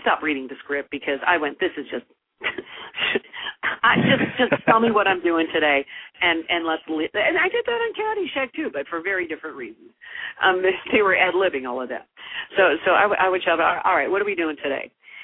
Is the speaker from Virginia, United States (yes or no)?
no; Chicago, Illinois, United States; Billy and I didn't have a lot of scenes directly together, but we're both from Chicago